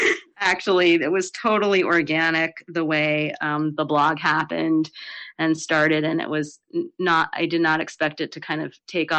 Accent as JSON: {"language": "English", "town": "New York City", "region": "New York", "country": "United States", "tie": "born or raised there", "said": "I grew up in New York City and I kind of knew what his whole deal was"}